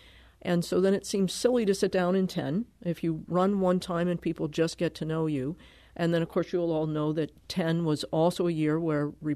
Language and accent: English; Connecticut, United States; I grew up in Connecticut. I went to school in Milwaukee to Marquette University.